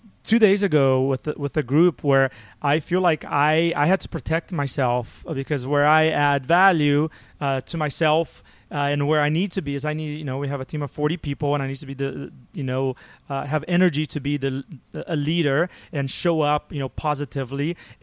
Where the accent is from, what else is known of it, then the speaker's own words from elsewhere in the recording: Rio de Janeiro, Brazil; But my growing up in Rio was very just normal.